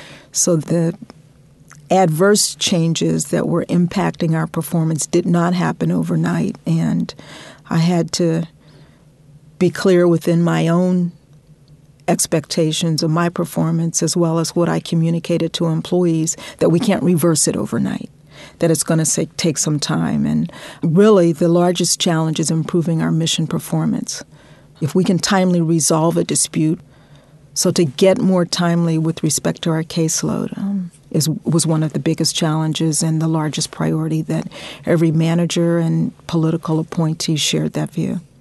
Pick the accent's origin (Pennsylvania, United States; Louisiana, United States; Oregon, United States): Pennsylvania, United States; Pittsburgh; I grew up in Pittsburgh, and I didn't appreciate it at the time, but Pittsburgh and a blue-collar town